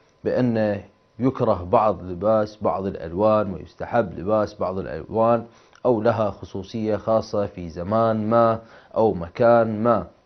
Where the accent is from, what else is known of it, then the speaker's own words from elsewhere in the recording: Iraq; وهذا ما يكون نادر عندنا في العراق لأن أيام الحر أيام صعيبة ربما